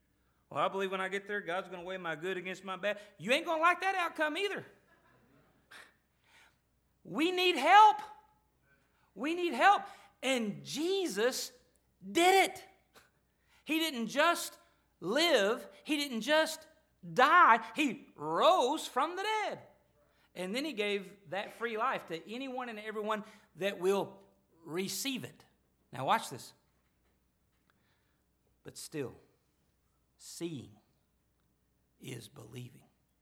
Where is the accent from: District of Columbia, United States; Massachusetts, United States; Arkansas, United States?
Arkansas, United States; now in Missouri, United States; I'm not from around here. I'm from Arkansas.